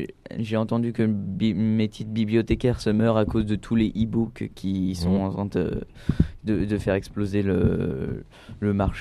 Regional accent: Die, Auvergne-Rhône-Alpes, France; moi je suis né à Die et j'aimerais rester à Die toute ma vie.

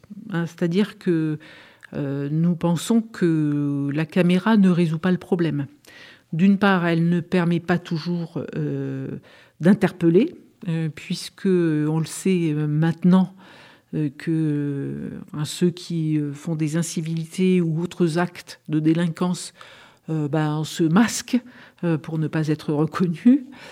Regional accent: Die, Auvergne-Rhône-Alpes, France; born there; moi, je suis née à Die.

